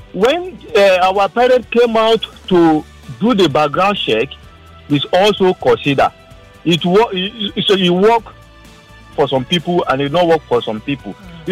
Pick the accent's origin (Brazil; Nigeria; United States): Nigeria; Kogi; I came from Kogi State. I'm a Galama.